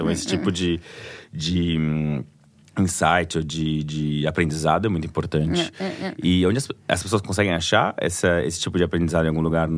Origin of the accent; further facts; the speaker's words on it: Brazil; sou brasileiro